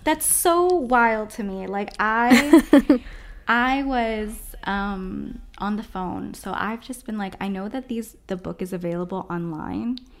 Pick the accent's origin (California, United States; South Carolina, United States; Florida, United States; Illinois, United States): Florida, United States; Orlando; I called the Target that I grew up going to in East Orlando.